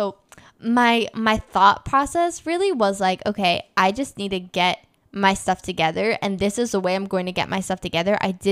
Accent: New York, United States; also born or lived in Georgia; I think we grew up in New York and then we lived in Georgia.

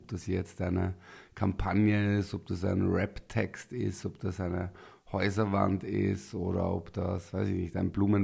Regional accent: Linz, Upper Austria, Austria; Ich komme quasi aus Linz, aus dem Gemeindebau, alleinerziehende Mutter, eher, sage ich mal, Arbeiterniveau.

